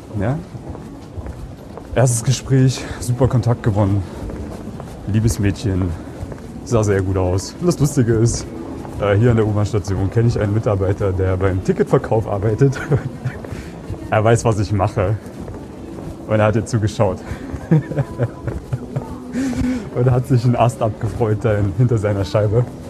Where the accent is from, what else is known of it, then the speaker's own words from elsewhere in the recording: Germany; now in Austria; Deutschland, Piefke.